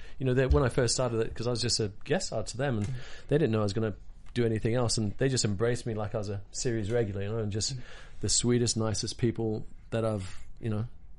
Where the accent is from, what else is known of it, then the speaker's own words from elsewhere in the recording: Hong Kong; I grew up in Hong Kong as a kid, so I speak Cantonese, which is the craziest thing. But but that's because there's no special skill because I grew up there. That's my hometown, you know.